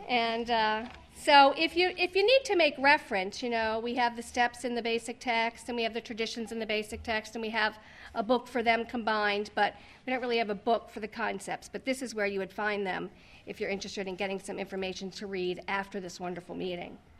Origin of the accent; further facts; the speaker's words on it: Annapolis, Maryland, United States; I'm from Annapolis, Maryland, so I'm not really part of the Chesapeake and Potomac region.